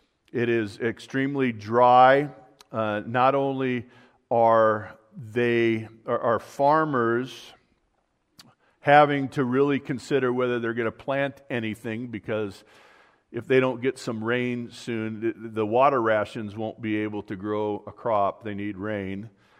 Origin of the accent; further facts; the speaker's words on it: California, United States; and I grew up in Southern California. We used to go boating on Lake Mead when it was full.